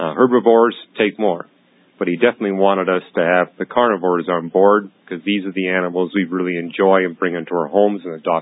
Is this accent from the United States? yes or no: no; Canada; I grew up in Canada. All the birds migrate in Canada. It's cold there in the wintertime.